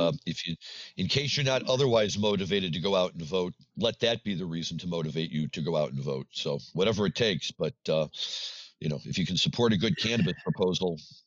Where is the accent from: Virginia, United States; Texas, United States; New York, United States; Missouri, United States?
Missouri, United States; The state of my birth, I grew up in Missouri, still remain a diehard St. Louis Cardinal fan